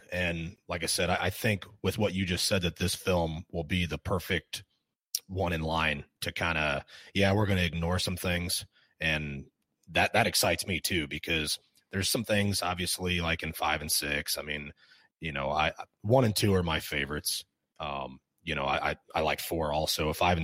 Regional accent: Illinois, United States; So in Illinois, okay, I'm from Illinois, and there is a Warren County in Illinois.

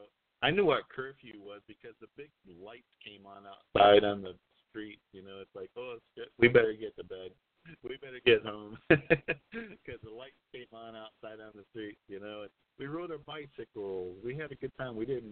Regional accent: Albion, United States; Growing up in Albion at the time was the greatest time to grow up.

